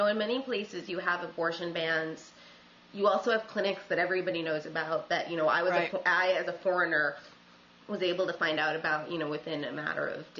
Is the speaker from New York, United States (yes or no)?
yes; Buffalo, New York, United States; because I grew up in Buffalo, where the clinics came under siege when I was in high school.